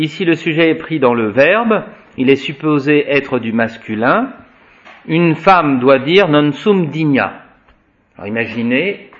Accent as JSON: {"language": "French", "country": "France", "said": "en tant que Français, nous avons des racines latines très fréquentes."}